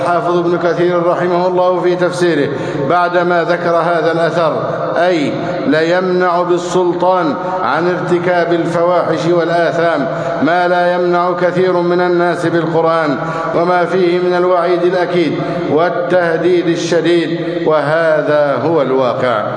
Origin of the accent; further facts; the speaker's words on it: Egypt; اللهم احفظ بلدنا مصر أمنا أمانا، سخاء رخاء